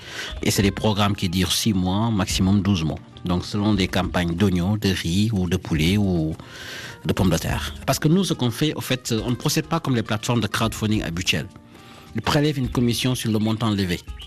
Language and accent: French; Senegal; also born or lived in Thiès; J'ai grandi au Sénégal, j'ai fait mes études à Thiès. Mes vacances, je les passais souvent aussi en zone rurale, au Fouta, où j'ai pas mal de parents qui évoluent dans le domaine de l'agriculture